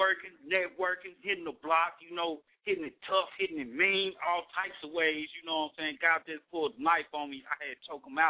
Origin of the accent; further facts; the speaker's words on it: Monroe, Louisiana, United States; I'm from Monroe, Louisiana. Area code 318, where it's all great, you know.